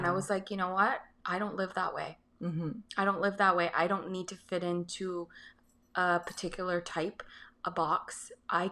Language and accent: English; Barbados; So I grew up in Barbados